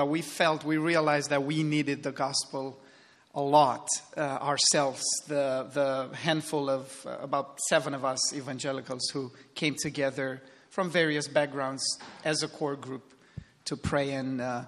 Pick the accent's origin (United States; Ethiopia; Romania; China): Romania; Transylvania; now in Bucharest, Romania; I was born and raised in Transylvania, in the nicest part of the country.